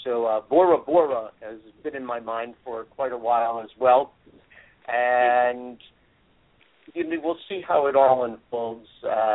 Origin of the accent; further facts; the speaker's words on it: Boston, Massachusetts, United States; Well, I'm born and raised in Boston, and that is the roots, right up the street from the good old Fenway Park, and those are the roots.